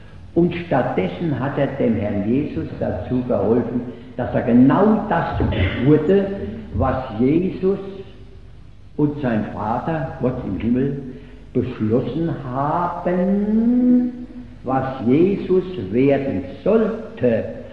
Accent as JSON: {"language": "German", "region": "Rhineland", "country": "Germany", "said": "War ein Sachse dabei, ein Schwabe und ich als Rheinländer."}